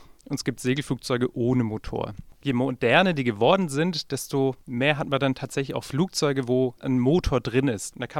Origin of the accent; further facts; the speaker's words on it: Baden-Württemberg, Germany; Und ich komme aus dem Schwarzwald, also aus Süddeutschland.